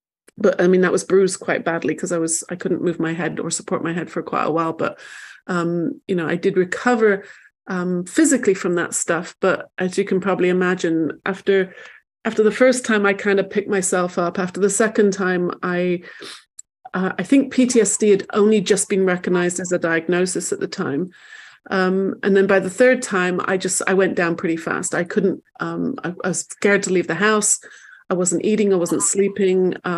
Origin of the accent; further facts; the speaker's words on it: England, United Kingdom; I grew up in England, and I went to Manchester University.